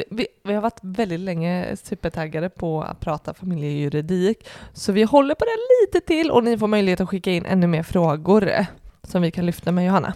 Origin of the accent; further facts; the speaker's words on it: Västra Götaland County, Sweden; vi är ju ändå från Göteborgstrakten här nu.